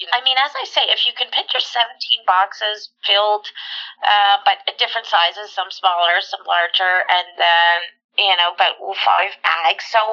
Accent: Montreal, Quebec, Canada; I know that I'm from Montreal

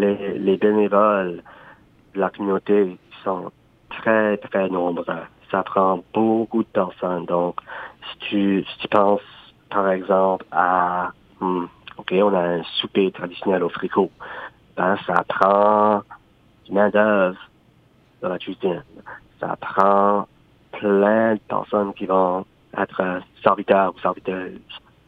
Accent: Margaree, Nova Scotia, Canada; Le prêtre par chez nous à Margaree à ce temps-là, c'était le père Doug McDonald.

